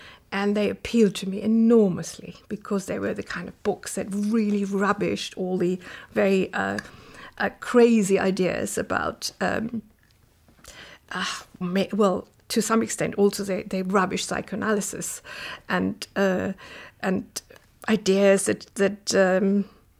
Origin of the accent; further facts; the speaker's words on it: Kaiserslautern, Rhineland-Palatinate, Germany; I grew up in the Rhineland-Palatinate, which is an area very close to the French border. I grew up in the town called Kaiserslautern, which was famous only for one thing, football.